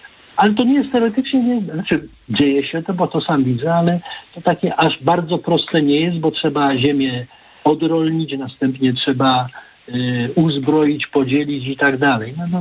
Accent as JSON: {"language": "Polish", "town": "Poznań", "region": "Greater Poland Voivodeship", "country": "Poland", "said": "ja jestem z Poznania."}